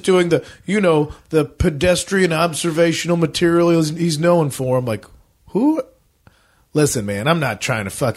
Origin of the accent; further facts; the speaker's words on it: Australia; We're like, nah, I'm Australian.